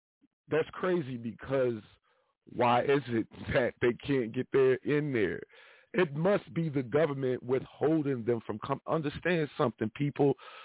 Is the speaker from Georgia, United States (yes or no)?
no; Kansas City, Missouri, United States; It was shot in my hometown, Kansas City, and also in Philadelphia.